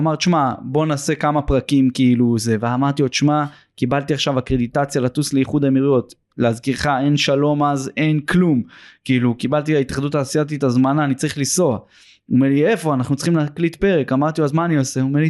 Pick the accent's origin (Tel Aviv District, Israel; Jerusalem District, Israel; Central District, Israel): Jerusalem District, Israel; Jerusalem; אני גדלתי במגרשי האספלט של קטמון ובאקה בירושלים